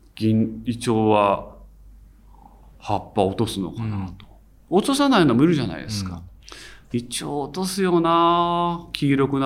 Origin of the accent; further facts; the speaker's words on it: Yokohama, Kanagawa, Japan; 私、まあ、あの横浜生まれ横浜育ちなんで